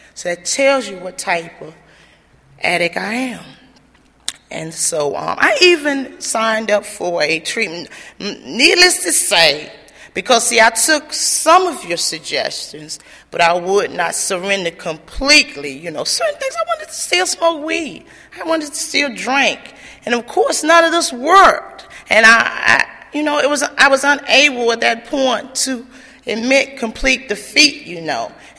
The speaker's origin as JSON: {"language": "English", "town": "Danville", "region": "Virginia", "country": "United States", "tie": "born or raised there", "said": "So, like I said, I was born and raised in Danville, Virginia, and I am the eighth child."}